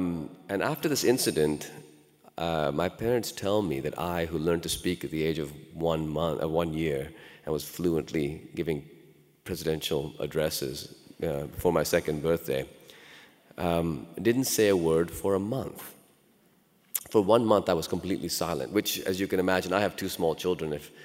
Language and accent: English; Lahore, Punjab, Pakistan; born there; first language Urdu/Punjabi; I was born in Lahore, Pakistan in 1971, and I was a fluent speaker of Urdu and Punjabi by the time I was 3 years old, actually 1 year old.